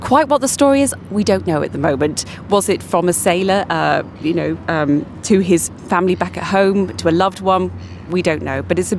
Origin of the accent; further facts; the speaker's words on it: England, United Kingdom; I'm English